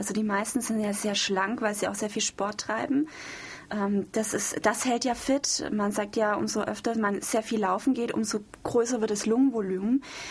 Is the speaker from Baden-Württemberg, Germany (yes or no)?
yes; Stuttgart, Baden-Württemberg, Germany; Ich bin auf Künstlerszene aufgewachsen. Ich bin in Stuttgart aufgewachsen, in der Liststraße. Das ist so die Verlängerung der alten Weinsteige, wo die Zacke noch hoch und runter fährt. Und ja, das war ein richtig schönes Künstlerviertel.